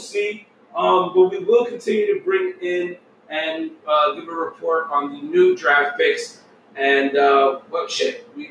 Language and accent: English; New Jersey, United States; You know, and we're from Jersey.